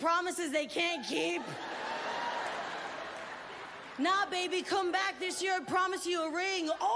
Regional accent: Texas, United States; I'm from Texas. I like football, dude.

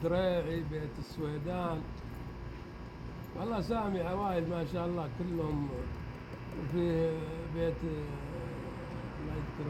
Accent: Riyadh, Riyadh Province, Saudi Arabia; مسقط رأسي.

